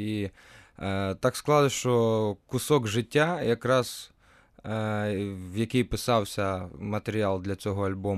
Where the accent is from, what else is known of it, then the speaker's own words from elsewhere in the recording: Drohobych, Lviv Oblast, Ukraine; я сам же з Другобича родом